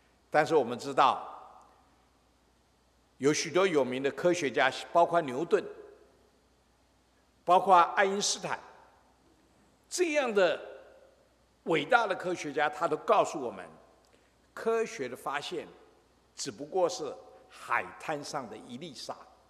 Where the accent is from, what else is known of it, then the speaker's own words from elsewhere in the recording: China; 那我们中国人，你想老子孔子那么久远的时代